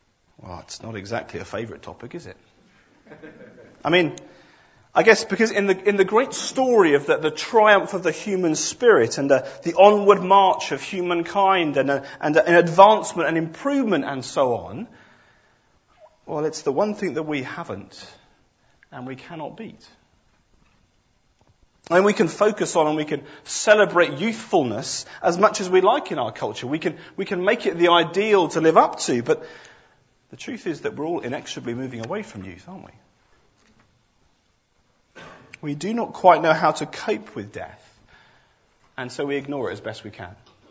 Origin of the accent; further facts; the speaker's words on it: United Kingdom; Of course, being British, there's a large part of us that thinks this is absolutely fantastic as well